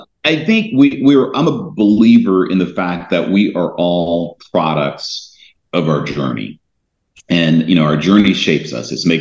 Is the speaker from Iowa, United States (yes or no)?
no; South Carolina, United States; moved away; I'm a Southerner by birth. I grew up in a town right outside of Charleston, South Carolina.